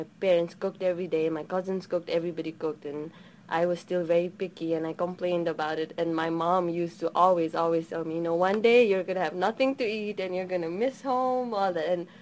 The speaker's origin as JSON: {"language": "English", "town": "Kathmandu", "region": "Bagmati", "country": "Nepal", "tie": "born or raised there", "said": "family is originally from Tansin Palpa, which is about 200 miles away from the capital. But I was raised in Kathmandu and some part in a village called Gorsadi, which is in southern part of the country."}